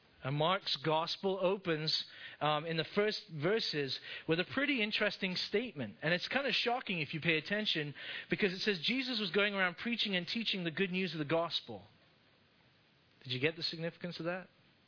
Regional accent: India; also born or lived in Middle East; I was born in India. I grew up in the Middle East and India, and I worked in South America.

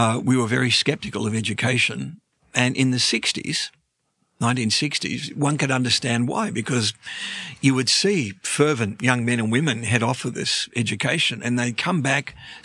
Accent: Melbourne, Victoria, Australia; I grew up in Melbourne. When I say the word Melbourne, it's not just a single word.

